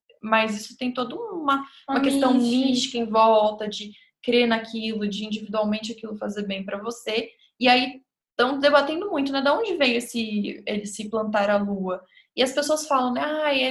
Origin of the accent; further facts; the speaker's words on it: Brazil; A nossa cultura também, nós somos brasileiras, né?